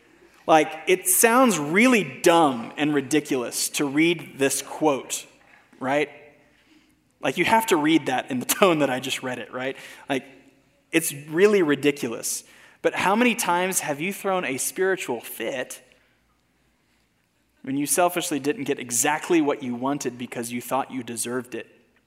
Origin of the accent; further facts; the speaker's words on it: United States; I'm an American. My family has been American for generations and generations.